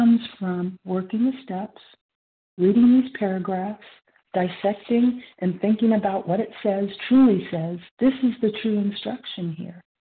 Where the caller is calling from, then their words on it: California, United States; I'm calling from Central Coast, California. I'm between San Francisco and Monterey.